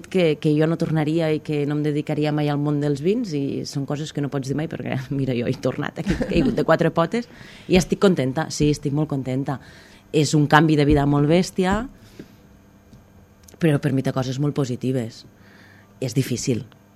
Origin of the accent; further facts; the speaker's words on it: Catalonia, Spain; moved away; jo quan vaig marxar de la Terra Alta, que va ser doncs, fa més de 15 anys, jo vaig deixar una Terra Alta molt grisa. La sensació que jo tenia a nivell del meu imaginari. I jo quan vaig tornar a la Terra Alta hi havia molta més llum. Yeah. I vaig tornar fa 5 anys.